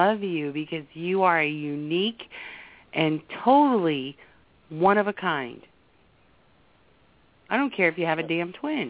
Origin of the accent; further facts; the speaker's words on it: Ireland; I'm Irish, and I see dead people